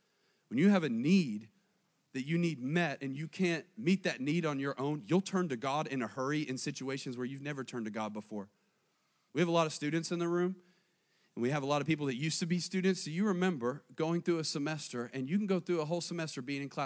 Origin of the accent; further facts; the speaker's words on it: the South, United States; And I was like, yeah, I'm from the South, so it is what it is.